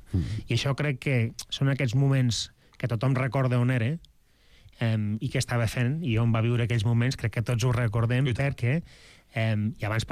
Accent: Catalonia, Spain; Perquè som catalans, sempre tot ho fem molt bé.

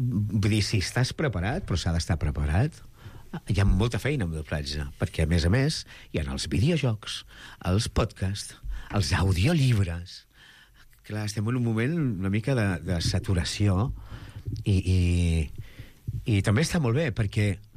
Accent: Mataró, Catalonia, Spain

